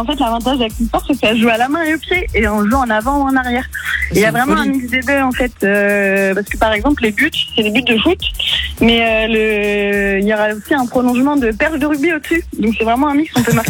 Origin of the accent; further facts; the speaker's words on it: Nantes, Pays de la Loire, France; De Nantes.